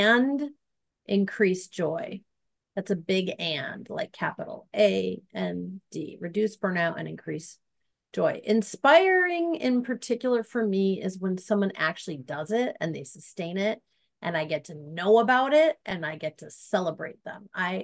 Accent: Milwaukee, Wisconsin, United States; Milwaukee, Wisconsin.

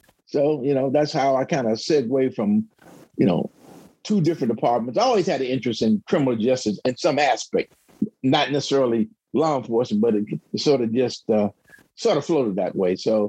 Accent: Washington, District of Columbia, United States; I'm an original Washingtonian. Grew up in Washington, D.C. Went to high school and college in D.C. as well.

